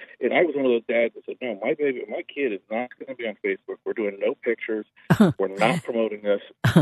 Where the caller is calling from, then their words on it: Delaware, United States; I'm from Delaware. That's why you kind of threw me there.